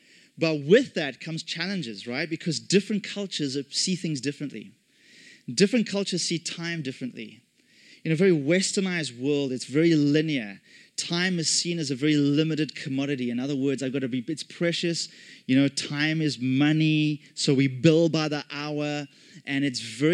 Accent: South Africa; also born or lived in England; now in Toronto, California, United States; I was born in England, but lived the majority of my life in South Africa.

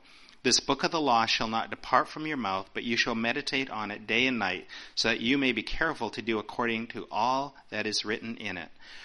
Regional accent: Vancouver, British Columbia, Canada; I'm from West Coast, Vancouver area.

